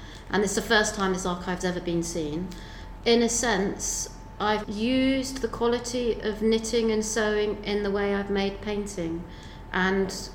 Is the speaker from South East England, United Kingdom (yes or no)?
yes; Greenham, South East England, United Kingdom; I grew up near Greenham. I used to cycle around the base and serve women in a shop.